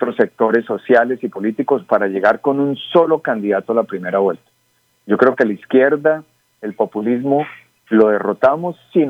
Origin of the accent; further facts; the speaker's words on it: Pensilvania, Caldas, Colombia; desde alcalde y concejal de mi pueblo, Pensilvania Caldas